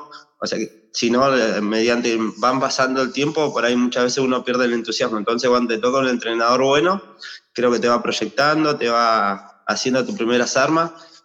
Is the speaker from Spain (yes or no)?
no; Esquel, Chubut, Argentina; yo soy, bueno, ahí de Esquel, zonas aledañas a Esquel. Mi papá trabajaba en una chacra, que bueno, nosotros estamos acostumbrados por ahí a lo que era el trabajo rural con él